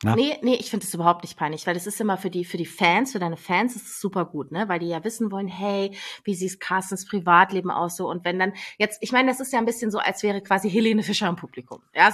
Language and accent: German; Leipzig, Saxony, Germany; born there; Ich bin in Leipzig geboren, ne?